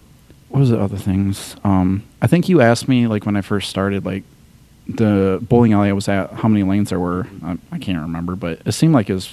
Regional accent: Rockford, Illinois, United States; because, I mean, I'm still thinking about my hometown. Mm-hmm. Like, I could never even imagine being able to have a job at a bowling alley in Rockford

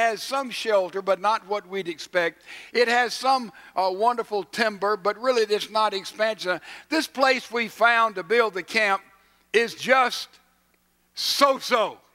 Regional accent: Mississippi, United States; I'm from Mississippi, and I love the name of a little town there called So-So.

